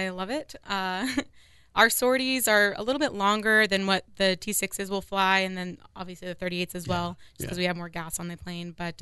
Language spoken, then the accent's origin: English; Dayton, Ohio, United States; also born or lived in Spokane, Washington / Abilene, Texas / Little Rock, Arkansas; And I'm from Dayton. That's kind of where I claim home to be. But I was a military brat, so from all over the country.